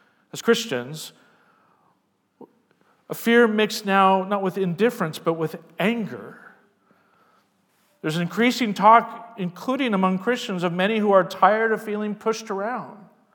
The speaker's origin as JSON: {"language": "English", "town": "Tacoma", "region": "Washington", "country": "United States", "tie": "born or raised there", "said": "I was a child of the 60s, 70s, and 80s. In fact, I grew up in Tacoma"}